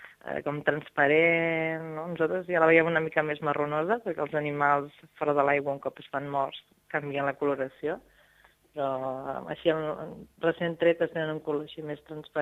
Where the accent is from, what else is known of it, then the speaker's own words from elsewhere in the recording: Sant Celoni, Catalonia, Spain; jo que no soc de les Terres de l'Ebre, que soc de Sant Celoni, de la zona del Baix Montseny, no ho havia vist mai fins que vaig venir a viure aquí baix.